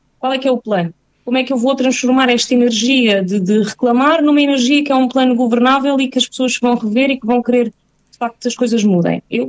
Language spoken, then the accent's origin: Portuguese; Cartaxo, Santarém, Portugal; até porque eu cresci no Cartaxo e portanto conheço muito bem a Azambuja